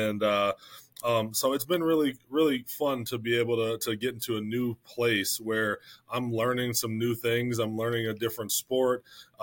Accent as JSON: {"language": "English", "town": "St. Paul", "region": "Minnesota", "country": "United States", "tie": "born or raised there", "said": "You know, as far as, you know, personal background and where I came from, I grew up right in St. Paul."}